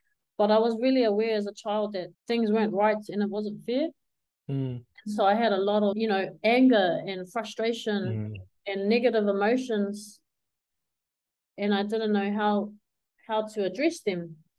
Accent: Waikato, New Zealand; I'm from Waikato. My whakapapa connects to the pito of South Auckland, the pito, the land, the mountains, the waterways, the whenua of Tamaki Makaurau, specifically out south.

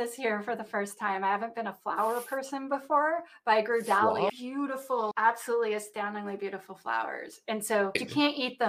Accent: Canada; because I'm Canadian.

